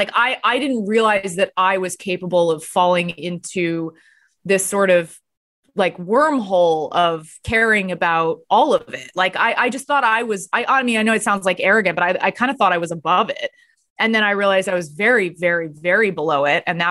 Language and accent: English; Texas, United States; also born or lived in Los Angeles / New York; I have moved around a decent amount. I'm from Texas, but I lived in LA and New York.